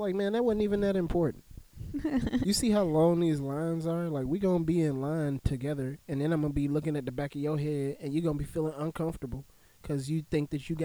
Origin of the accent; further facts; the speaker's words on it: California, United States; born there; I'm going to be talking like I'm from California for the longest. Even though I was born there, I was not conscious enough to know anything about that life.